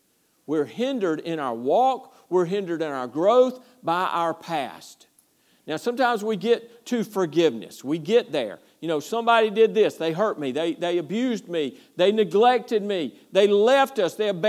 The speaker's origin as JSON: {"language": "English", "region": "Georgia", "country": "United States", "tie": "born there", "said": "I was born in Georgia, outside of Athens, Georgia."}